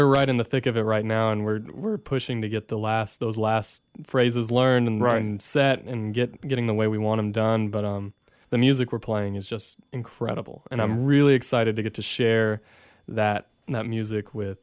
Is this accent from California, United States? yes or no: no; Celina, Texas, United States; Well, I'm from Salina, Texas, a little bitty town just north of Frisco.